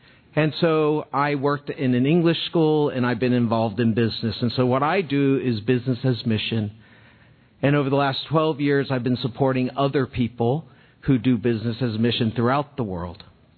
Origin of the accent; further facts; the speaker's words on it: United States; Because I can't go there as an American, but they can.